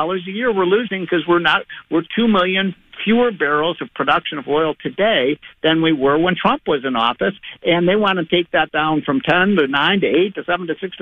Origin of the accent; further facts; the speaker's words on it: Chicago, Illinois, United States; But I love Chicago. I think it's one of the five greatest cities in the world. I mean, I grew up in Wrigley Field.